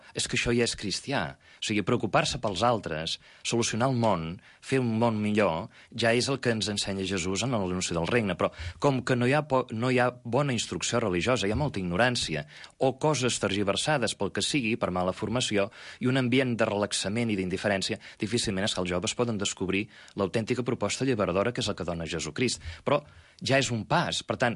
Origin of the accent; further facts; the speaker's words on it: Camallera, Catalonia, Spain; also born or lived in Girona; jo vaig néixer a Girona, però tota la meva vida ja ha transcorregut i ha crescut a Camallera. Perquè la meva família es va establir allí.